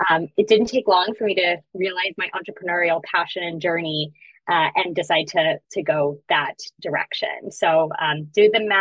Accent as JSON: {"language": "English", "town": "Houston", "region": "Texas", "country": "United States", "said": "So I'm from Houston, Texas. I went to the University of Texas in Austin for college."}